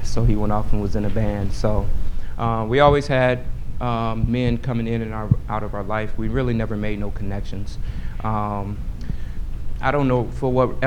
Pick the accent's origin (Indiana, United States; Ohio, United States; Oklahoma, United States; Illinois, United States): Indiana, United States; Gary; So I come from Gary, Indiana, number one murder capital. A lot of poverty. I've been in a house with no heat, no water, no light sometimes.